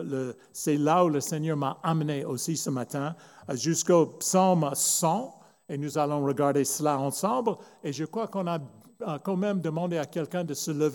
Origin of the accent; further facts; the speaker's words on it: United States; French is a second language; now in France; même si nous sommes d'origine américaine, nous sommes des Français du cœur. Et même quand nous sommes aux États-Unis, je dis aux gens, je ne suis pas un baptiste américain, je suis un baptiste français.